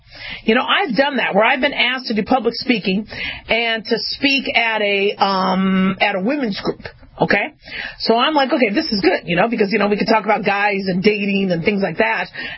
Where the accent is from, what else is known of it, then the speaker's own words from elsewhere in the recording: California, United States; You know, so, so I grew up in California, and there was Cal Worthington and his dog, Spot.